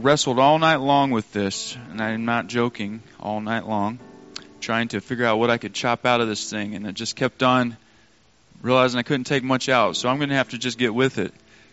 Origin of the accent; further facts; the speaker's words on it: Arkansas, United States; also born or lived in Montana; The reason why I'm here, I'm originally from Arkansas, was born in Montana. I've been kind of all over the place.